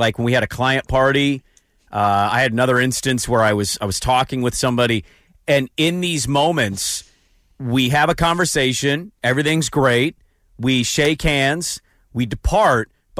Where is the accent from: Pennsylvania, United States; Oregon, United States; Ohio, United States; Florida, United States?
Oregon, United States; I grew up in Multnomah County.